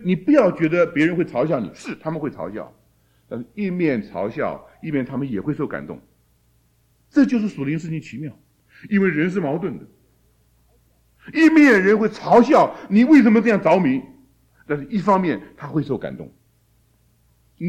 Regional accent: China; 我们中国人不也是这样讲吗？修身齐家治国平天下，从个人开始。

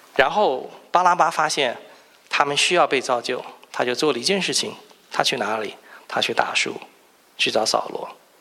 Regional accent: China; now in Los Angeles, United States; 我说这已经成为我们中国人租界区了。

